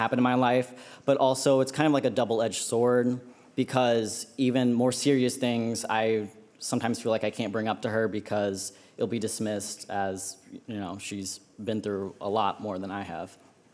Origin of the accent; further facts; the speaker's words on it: St. Louis, Missouri, United States; this Vietnamese American kid growing up in Baldwin, St. Louis, and like there's no Vietnamese like community out there